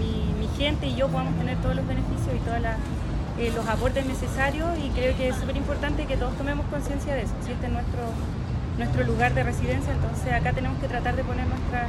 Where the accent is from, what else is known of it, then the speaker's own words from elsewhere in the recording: Quilpué, Valparaíso, Chile; yo soy de acá de Quilpué